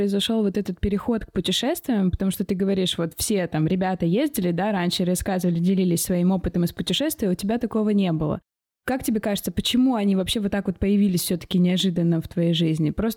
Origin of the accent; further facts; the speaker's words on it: Omsk, Omsk Oblast, Russia; я просто сама из Омска